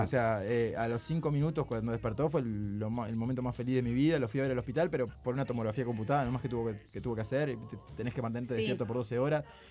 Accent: Uruguay; Es porque somos uruguayos, somos una familia de 3 millones.

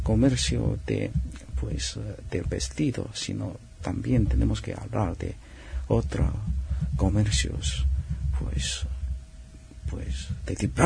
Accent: China; en Tangshan, de la provincia de Hebei, de mi país.

